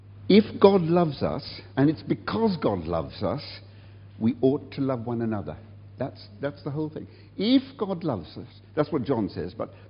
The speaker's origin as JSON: {"language": "English", "region": "England", "country": "United Kingdom", "said": "It's a word that very few of us as English people have ever known."}